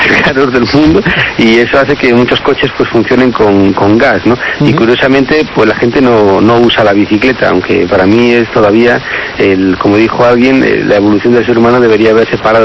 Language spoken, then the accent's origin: Spanish; Asturias, Spain; he encontrado muchas semejanzas con mi tierra, con Asturias.